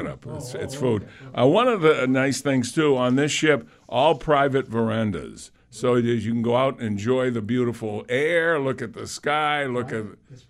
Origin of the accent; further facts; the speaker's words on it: England, United Kingdom; See, we're English. We just say Joan of Arc.